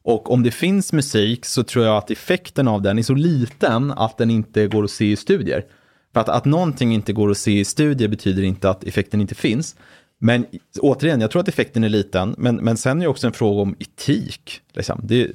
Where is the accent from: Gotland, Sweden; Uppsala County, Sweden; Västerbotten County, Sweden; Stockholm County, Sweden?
Stockholm County, Sweden; Brunna; born or raised there